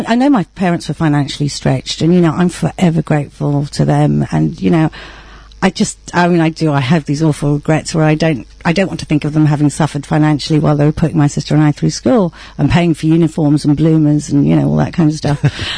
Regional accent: London, United Kingdom; I was born in London, born and brought up there. My parents were first generation Indians there, and they came over about 50 years ago to the UK from India.

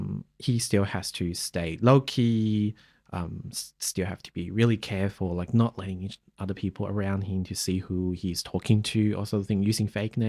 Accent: China; English is a second language; how I felt like when I was growing up in China.

